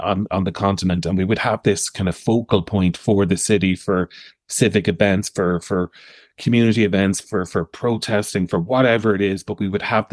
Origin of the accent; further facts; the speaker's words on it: Waterford, Munster, Ireland; I'm from Waterford originally, and in Waterford City, we've removed, they've removed a lot of traffic from the core part of the city centre